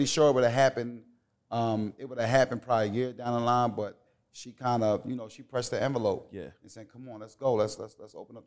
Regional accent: Atlantic City, New Jersey, United States; also born or lived in Chester; Yeah, I'm from Chester, okay. PA, but I grew up in Atlantic City.

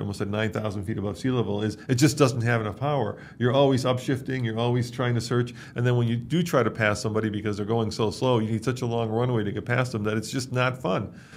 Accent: Midwest, United States; I grew up in the Midwest.

